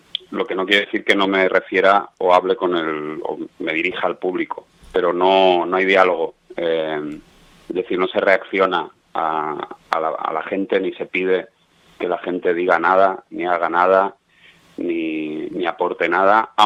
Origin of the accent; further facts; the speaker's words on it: Canary Islands, Spain; born there; Entonces, si bien tengo hermanos allí en Tenerife, no soy, claro, no he vivido apenas allí en las Canarias. Entonces, soy canario de nacimiento.